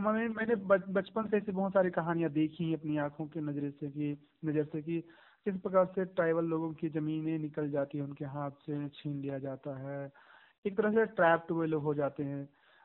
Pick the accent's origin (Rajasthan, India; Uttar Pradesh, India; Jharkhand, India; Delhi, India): Jharkhand, India; Jaldega; झारखंड राज्य के सिमडेगा जिला, एक बहुत ही सुदूर आदिवासियों के गांव है, जिलडेगा प्रखंड है, गांव है, तो वहां का रहने वाला हूं।